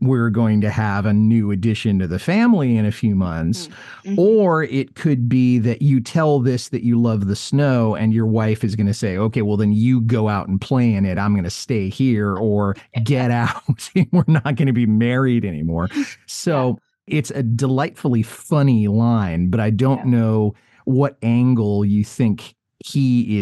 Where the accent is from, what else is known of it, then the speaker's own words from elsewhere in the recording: United States; And as an American, I have my own thoughts on what my country has done, both in the positive and the negative.